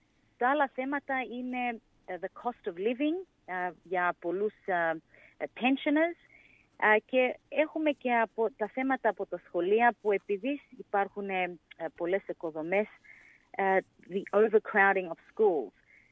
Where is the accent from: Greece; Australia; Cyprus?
Australia; Canterbury, New South Wales; Εγώ γεννήθηκα στο Canterbury, νοσοκομείο. Πήγα στο σχολείο, στο Canterbury South